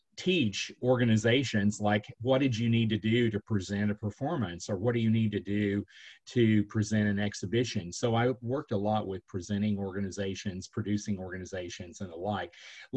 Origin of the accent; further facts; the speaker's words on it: Oklahoma, United States; I was assigned to my home state working with the Oklahoma Arts and Humanities Council at the time.